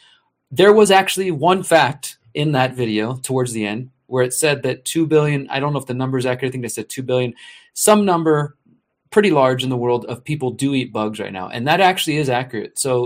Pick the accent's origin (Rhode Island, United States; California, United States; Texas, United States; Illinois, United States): Texas, United States; moved away as an adult; now in Mexico; I moved to Mexico in March 2020. I'm from Texas as well, and I was planning on getting land in Texas, but I ended up just coming down here.